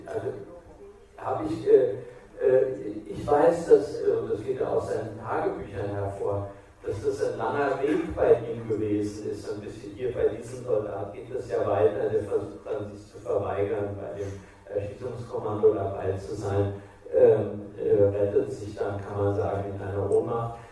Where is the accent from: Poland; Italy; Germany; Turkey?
Germany; Hesse; Ich bin aus dem Taunus in Hessen.